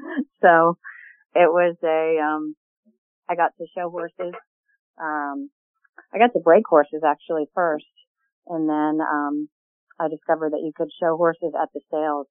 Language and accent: English; Florida, United States; I grew up in South Florida and was the only member of my family that was interested in horses.